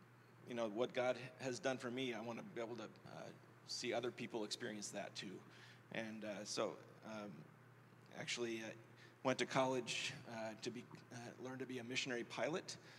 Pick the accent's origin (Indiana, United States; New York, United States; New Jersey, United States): Indiana, United States; So I grew up actually in Indiana. My parents were believers, and I went to church every day, every Sunday.